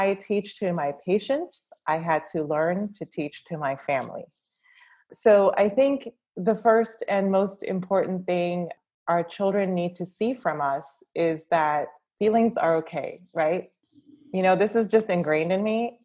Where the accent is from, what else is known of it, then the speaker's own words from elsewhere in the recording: India; I'm an Indian woman